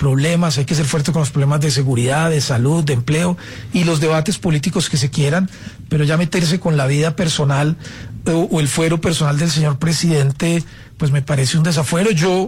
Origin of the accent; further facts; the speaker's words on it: Colombia; y yo, pues, como colombiano siempre priorizaré mi país, la patria